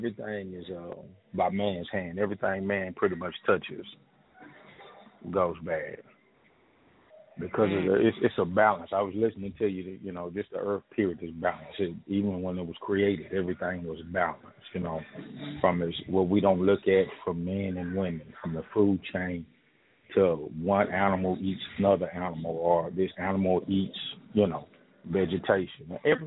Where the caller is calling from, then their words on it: Houston, Texas, United States; Well, I'm calling from Houston.